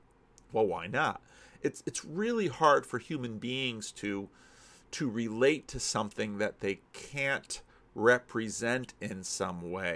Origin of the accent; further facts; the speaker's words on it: New Jersey, United States; When I was growing up in the East Coast of the United States, whenever there was a snowfall in New Jersey, we would all get out there and shovel each other's yards.